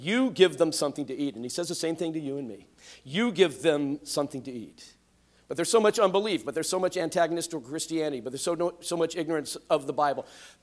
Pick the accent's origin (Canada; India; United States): United States; California; I mean, and, you know, I'm a foreigner, you know, I'm from California.